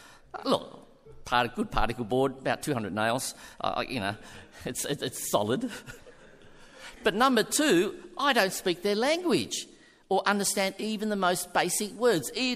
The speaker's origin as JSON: {"language": "English", "town": "Kogarah", "region": "New South Wales", "country": "Australia", "tie": "born or raised there", "lives_now": "Western Sydney, Australia", "said": "I was brought up in Cogra, right near Jubilee Oval, and they're just in my heart and in my soul. There's nothing, you know. I know I live in the West"}